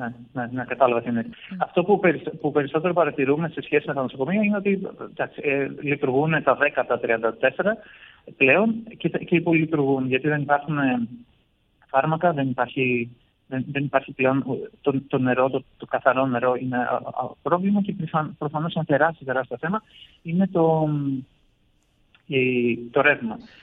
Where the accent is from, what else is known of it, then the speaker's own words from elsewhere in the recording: Mytilene, North Aegean, Greece; Εγώ είμαι από τη Μυτιλήνη, από την πόλη της Μυτιλήνης. Η πόλη της Μυτιλήνης έχει 35.000 ανθρώπους.